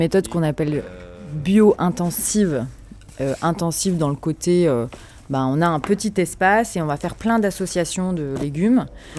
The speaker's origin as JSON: {"language": "French", "town": "Nantes", "region": "Pays de la Loire", "country": "France", "said": "je suis nantaise et je suis maraîchère"}